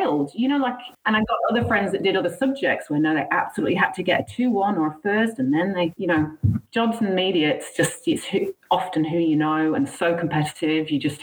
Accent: York, Yorkshire and the Humber, United Kingdom; applied to a bunch of agencies in my hometown in York, got some work experience

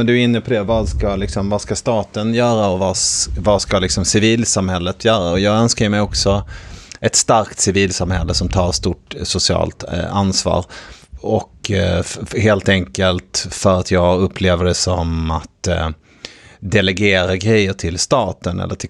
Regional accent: Malmö, Skåne, Sweden; när jag växte upp i Malmö, som är en sossestad, en industristad sossarna bestämde allting liksom, alla jobbade i industrin.

